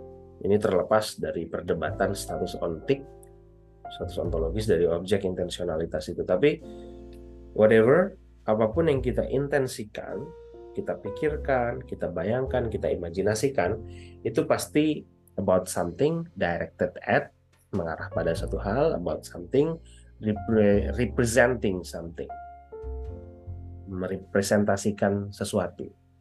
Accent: West Nusa Tenggara, Indonesia; orang Lombok, itu ke dalam sebuah kurung

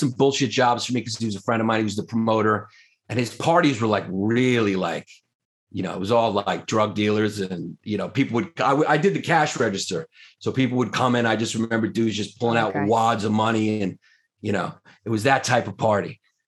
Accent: New York, United States; I'm from New York. I'm used to a really nice city. New Yorkers are arrogant.

